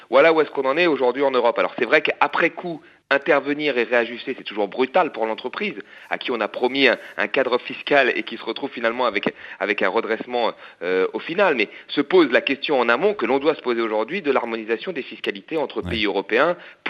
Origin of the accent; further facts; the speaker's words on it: France; et c'est le cas y compris chez nous en France.